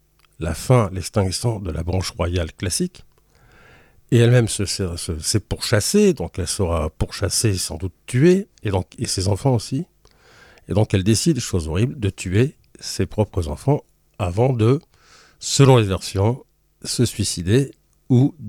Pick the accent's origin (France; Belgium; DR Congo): Belgium; Flanders; Moi-même, je suis flamand, donc je suis d'une culture germanique, et non pas latine.